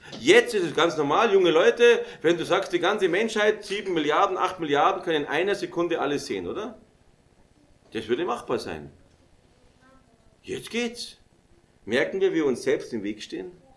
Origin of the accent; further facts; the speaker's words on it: Raisting, Bavaria, Germany; Ich bin in der Nähe von Raisting aufgewachsen. Raisting ist ein Begriff in Oberbayern mit so weißen Hügeln da.